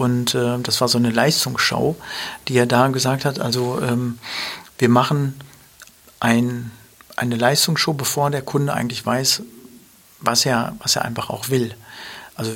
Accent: Dortmund, North Rhine-Westphalia, Germany; wir sind ja in Dortmund groß geworden.

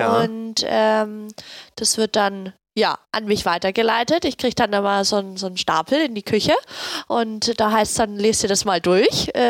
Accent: Nuremberg, Bavaria, Germany; Ja, ich komme aus Franken. Ich komme aus Nürnberg.

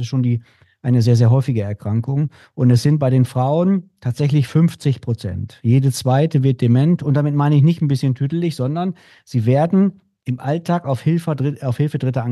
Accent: Bremen, Germany; Und wir kommen ja aus Bremen und um uns herum ist das niedersächsische Outback.

